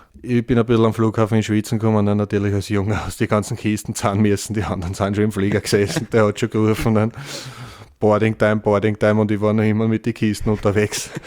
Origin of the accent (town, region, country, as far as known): Vienna, Austria